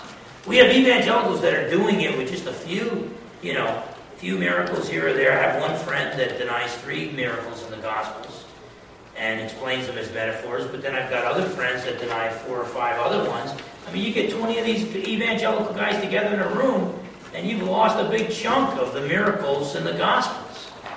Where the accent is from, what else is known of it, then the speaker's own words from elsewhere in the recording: New Jersey, United States; Now I'm from New Jersey, so a little bit pessimistic in this picture